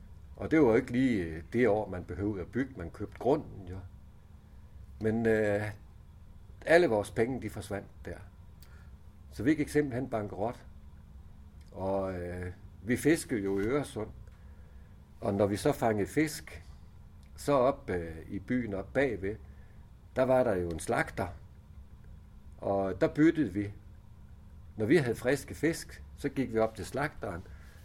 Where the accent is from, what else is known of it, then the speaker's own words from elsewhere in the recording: Ålsgårde, Capital Region of Denmark, Denmark; born there; jeg er født op i Ålsgårde, op i Nordsjælland, midt mellem Helsingør og Hornbæk. Vi havde 6 kilometer til Helsingør og 6 kilometer til Hornbæk. Og jeg er født nede på Strandvejen, så i et gammelt fiskerhus